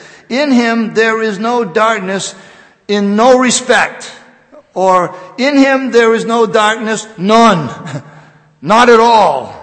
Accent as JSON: {"language": "English", "region": "New England", "country": "United States", "tie": "born or raised there", "said": "One neighbor of ours in a village that I grew up in New England"}